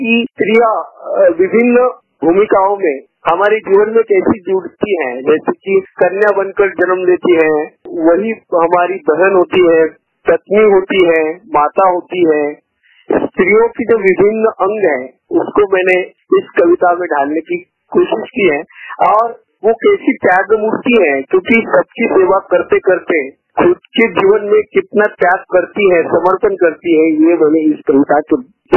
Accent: Aurangabad, Maharashtra, India; first language Marathi; Hindi is a second language; मैं महाराष्ट्र औरंगाबाद से हूं, और मैं दोस्तों के लिए मराठी यानी हमारी महाराष्ट्र की जो मदर टंग है मराठी

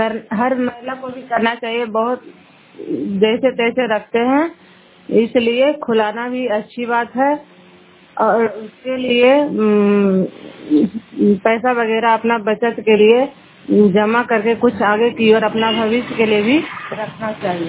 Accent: Fatehpur, Bihar, India; घर फतेहपुर मकरौता पंचायत, जिला नालंदा से हूँ।

